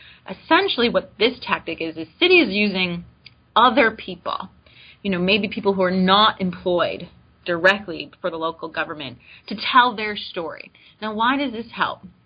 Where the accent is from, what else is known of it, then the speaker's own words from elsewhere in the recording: Florida, United States; you know, Florida's my home state. I still have that sort of attachment to Florida.